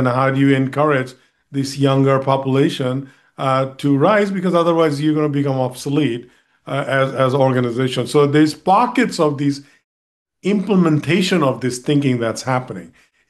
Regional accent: Bangladesh; I mean, look, I'm originally from Bangladesh.

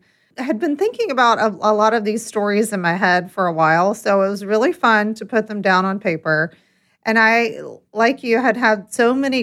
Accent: North Carolina, United States; My fun fact is that I grew up on a farm. Oh. I'm from Eastern North Carolina and grew up on a pig farm.

